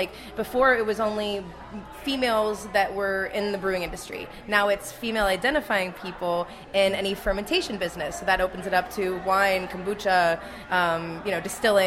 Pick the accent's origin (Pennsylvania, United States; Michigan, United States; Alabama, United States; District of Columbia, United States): Pennsylvania, United States; Pittsburgh; Little backstory, I'm from Pittsburgh.